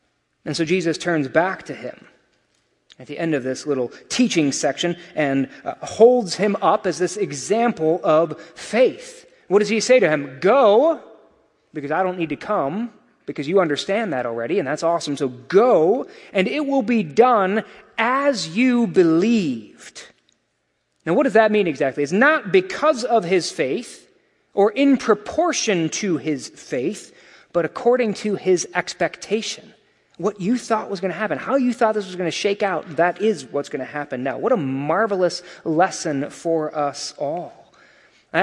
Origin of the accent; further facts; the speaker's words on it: Alabama, United States; Well, I grew up in church. My parents are Christians. Heck, I'm from Alabama. We're all Christian there, right?